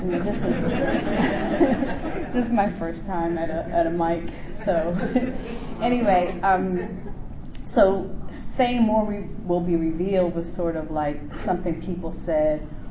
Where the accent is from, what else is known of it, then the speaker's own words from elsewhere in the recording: Bronx, New York, United States; I grew up in New York in a predominantly Jewish neighborhood in the Bronx